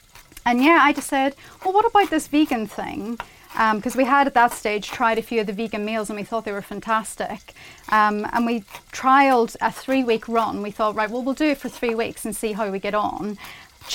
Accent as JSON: {"language": "English", "region": "Northern Ireland", "country": "United Kingdom", "accent": "Northern Irish", "said": "Stalk, it's my Northern Irish accent."}